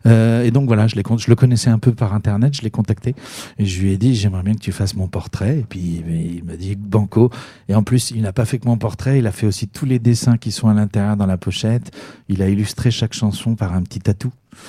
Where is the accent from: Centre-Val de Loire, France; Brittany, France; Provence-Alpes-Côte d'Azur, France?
Centre-Val de Loire, France; Orléans; mes parents habitent ici, je suis natif d'Orléans, donc j'en suis parti revenu plein de fois, mais c'est quand même ma ville de cœur.